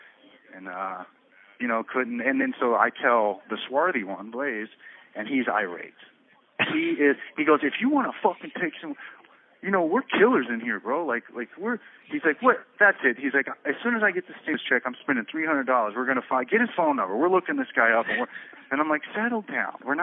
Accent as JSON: {"language": "English", "region": "Florida", "country": "United States", "said": "But later he was like, I don't know how he knew that I was from Florida, because it's not in any of my other social media shit."}